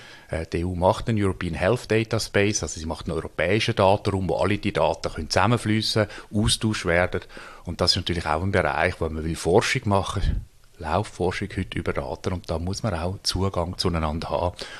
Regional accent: Switzerland; Das heisst, bei uns in der Schweiz, wir kommen das gar nicht mit über

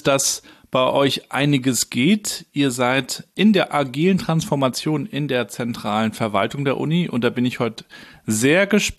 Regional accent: Rostock, Mecklenburg-Vorpommern, Germany; dass bei mir in meiner Heimatstadt einiges im Gange ist

